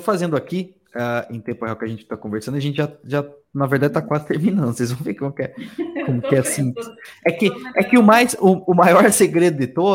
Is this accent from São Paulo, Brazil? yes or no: yes; São Paulo, Brazil; born there; eu nasci no interior de São Paulo e por muito tempo eu tive vergonha do meu sotaque.